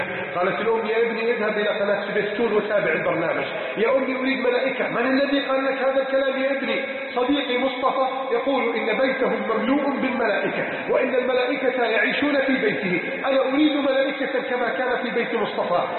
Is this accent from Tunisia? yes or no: no; Egypt; بلدنا مصر